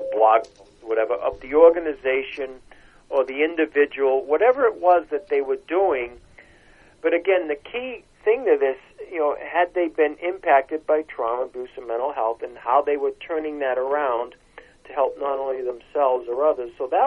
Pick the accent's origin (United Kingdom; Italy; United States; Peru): United States; Massachusetts; Well, maybe it's confusing because I am originally from Massachusetts.